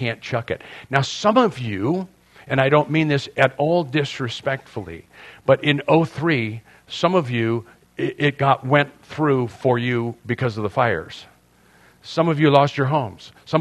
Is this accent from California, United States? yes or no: yes; San Diego, California, United States; see, I grew up in North Park over on Granada Street, near the Morley Field area.